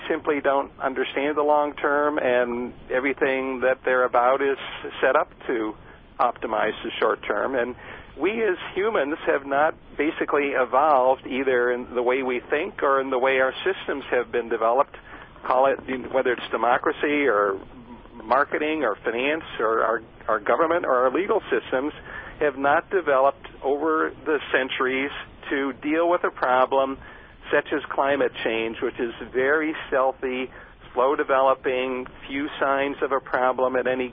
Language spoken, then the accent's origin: English; Ohio, United States; We grew up in Ohio and we love this country